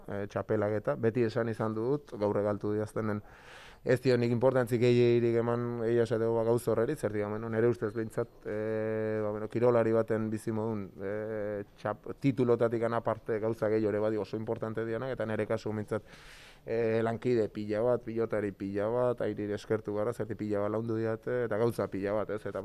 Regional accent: Goizueta, Navarre, Spain; Ni tiki itetik beti goizuteko frontoian ibilita, eta bueno, zeo ze beresia, nire herria gainera

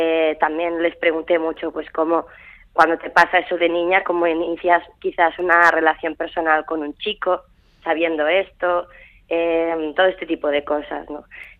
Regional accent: Barcelona, Catalonia, Spain; Mi tierra, claro.

